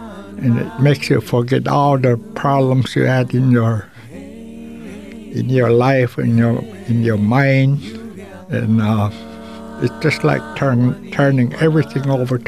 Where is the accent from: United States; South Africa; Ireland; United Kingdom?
United States; King Island, Alaska; also born or lived in Nome; I'm originally from King Island, but I was a summer baby born in Nome in 1947, August 5th.